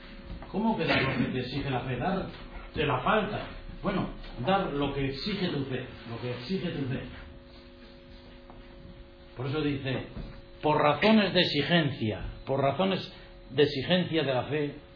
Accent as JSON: {"language": "Spanish", "town": "Villava", "region": "Navarre", "country": "Spain", "tie": "born or raised there", "said": "estoy bautizado en la iglesia de mi pueblo, en Villava, yo estoy bautizado ahí, soy cristiano, voy a misa, rezo, acepto la autoridad del Papa"}